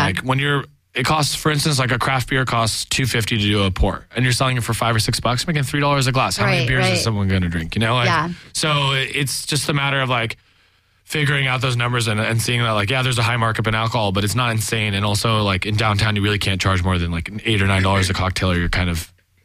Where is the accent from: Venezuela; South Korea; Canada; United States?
United States; Irvine, California; I grew up in Irvine, and Irvine's 50% Asian. It's like Southern California, so it's heavily Latino. I grew up in a Persian household